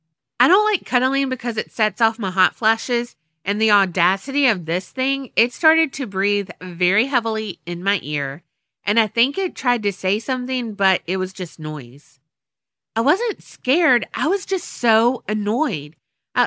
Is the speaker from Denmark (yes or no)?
no; Finland; English is a second language; now in Puyallup, United States; I live in Puyallup, Washington, but I'm originally from Finland, so that's why I have a weird name. Also, English is not my first language